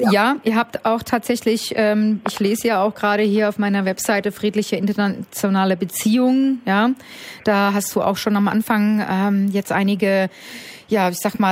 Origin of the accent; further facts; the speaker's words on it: Hesse, Germany; Ich kann natürlich sagen, ich bin Hessin. Ich babble halt auch mal ein bisschen Hessisch, was ich sehr schick finde übrigens. Ich mag Hessisch sehr gerne.